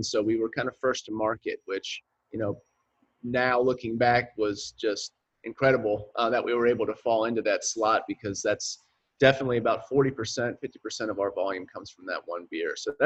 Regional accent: Florida, United States; I grew up in Florida, where you had like 1.25 seasons.

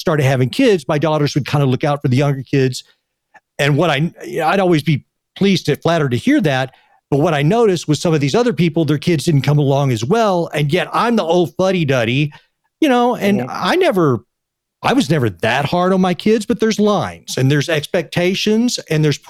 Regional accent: Texas, United States; But you know, I grew up in Texas.

